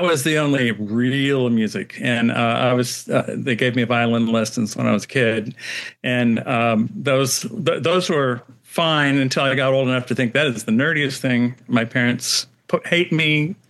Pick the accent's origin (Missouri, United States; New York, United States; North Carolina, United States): Missouri, United States; I am an American. Grew up here. I'm a Midwesterner. I'm from Missouri. And that's how I pronounce it. Not like everybody else. Everybody else is wrong. But I'm from Missouri.